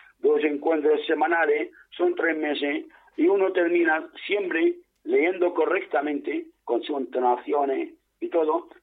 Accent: Syria; moved away as an adult; now in Spain; mi formación en mi país de origen, yo soy español de origen sirio, en Siria estudié ciencia islámica y de lengua árabe. Entonces, luego vine a España, a Granada concretamente, donde me licencié en medicina

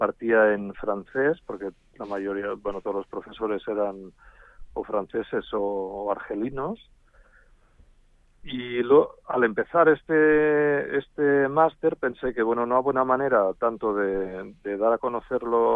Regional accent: Mollet del Vallès, Catalonia, Spain; Radio Mollet, que es la emisora de mi pueblo, de mi ciudad

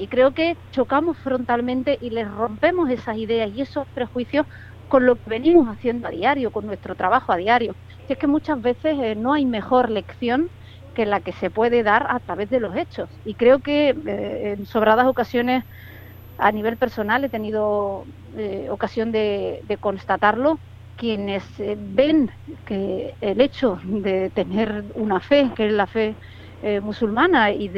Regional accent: Spain

